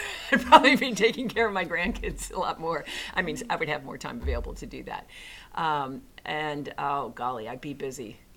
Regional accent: St. Louis, Missouri, United States; also born or lived in Pittsburgh; now in Virginia, United States; I'm not originally from here. I guess I'm what you would call a come here. I grew up in St. Louis, Missouri, and was there and attended university in Missouri, in Columbia.

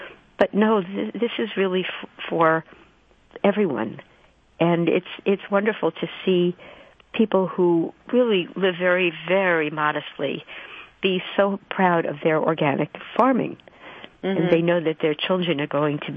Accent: New York City, New York, United States; as a kid growing up in New York City, my parents always defamed farmers.

